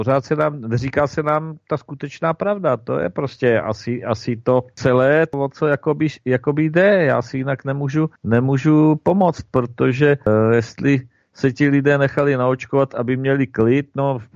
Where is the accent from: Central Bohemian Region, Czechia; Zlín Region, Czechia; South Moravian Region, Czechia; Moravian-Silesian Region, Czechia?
South Moravian Region, Czechia; Brno; jak se říká u nás v Brně v lampárně, že jo